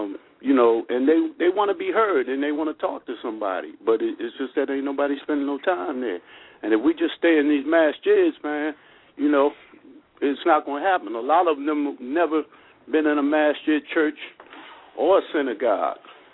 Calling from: East Orange, New Jersey, United States; Independent Ministry, How to Put the Neighbor Back in the Hood. And I'm calling from East Orange, New Jersey.

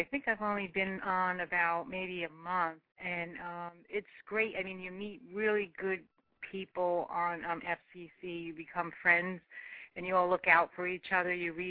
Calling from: New York, United States; I'm calling you from New York.

